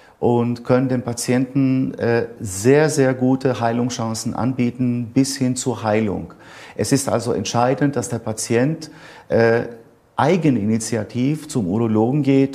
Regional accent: Bad Wildungen, Hesse, Germany; in der Region, woher ich komme, aus Bad Wildungen, das ist ja traditionell ein Kurort, ein urologischer Reha-Ort

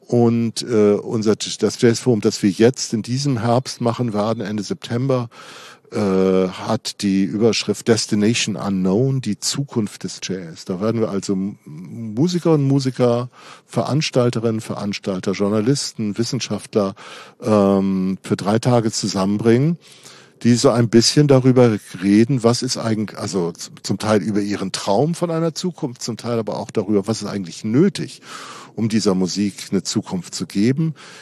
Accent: Darmstadt, Hesse, Germany; ich komme aus Darmstadt, das ist eine Stadt 30 Kilometer südlich von Frankfurt.

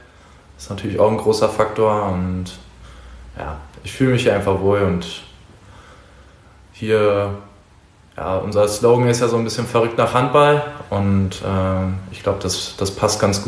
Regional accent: Berlin, Germany; born there; Ich bin gebürtiger Berliner. So in Nord-Berlin, in Reinickendorf im Wedding wurde ich geboren damals

